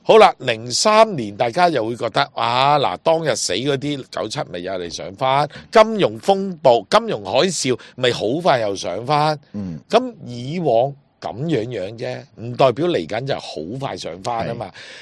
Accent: China; 总之我是中国人啦

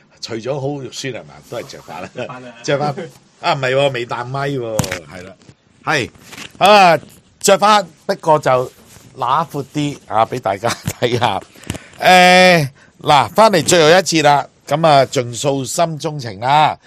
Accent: Hong Kong; 同早幾年我哋香港話即係嗰啲叫熱狗車啊熟食車啊

